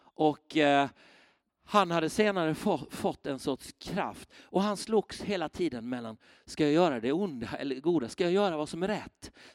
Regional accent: Karlskrona, Blekinge, Sweden; Jag är uppvuxen i Karlskrona. Och Pingstkyrkan där.

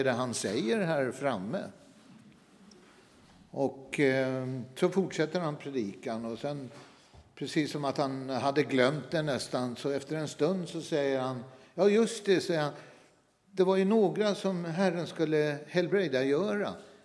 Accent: Sweden; Och jag tänkte, jag är svensk, vet ni

